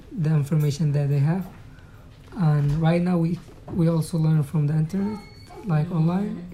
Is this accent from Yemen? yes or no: yes; Yemen; now in Oakland, United States; I'm 19 years old. I'm from Yemen. I live in Oakland.